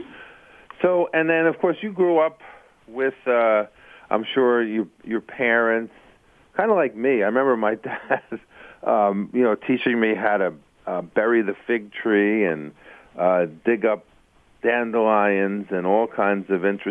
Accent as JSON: {"language": "English", "town": "Long Island", "region": "New York", "country": "United States", "also_born_or_lived": "Seattle", "said": "I remember coming back east, because I'm originally from Long Island, and not finding like any health food stores at all."}